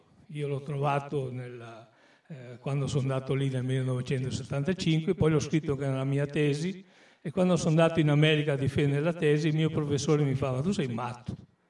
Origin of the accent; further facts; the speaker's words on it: Veneto, Italy; Io sono veneto e quando ero ragazzo la maestra ci obbligava a parlare italiano a scuola.